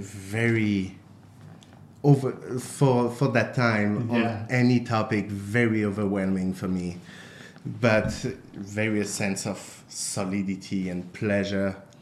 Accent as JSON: {"language": "English", "country": "France", "tie": "born or raised there", "moved": "yes", "said": "I used to take my parents' car, like, unofficially growing up in France."}